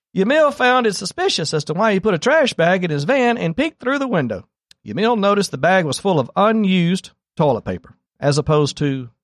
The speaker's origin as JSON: {"language": "English", "region": "Mississippi", "country": "United States", "said": "I'm from Mississippi."}